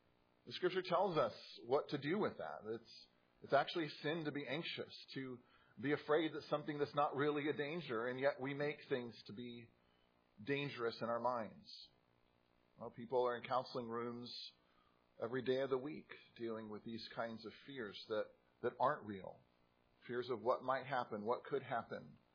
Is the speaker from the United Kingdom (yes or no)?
no; California, United States; I'm from California, and so periodically the lifeguards there will tell you that it's dangerous to go out in the water because of riptides.